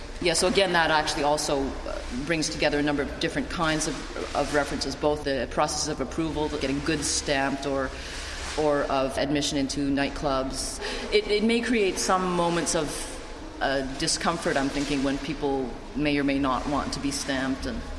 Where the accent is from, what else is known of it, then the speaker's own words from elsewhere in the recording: Canada; I'm here from Canada.